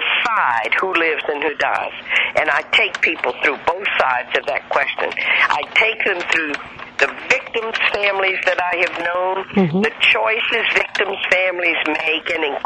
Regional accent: the South, United States; I know I'm also a Southerner and I'm a storyteller.

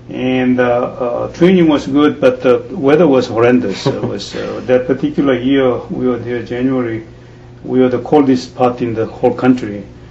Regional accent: South Korea; moved away as an adult; also born or lived in Seoul; now in Hilo, United States; I was born and raised in Korea, went to medical school in Yonsei University, Seoul, Korea.

